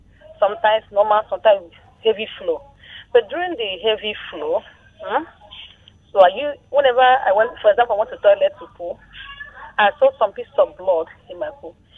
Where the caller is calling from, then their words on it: Satellite Town, Lagos, Nigeria; from Satellite Town.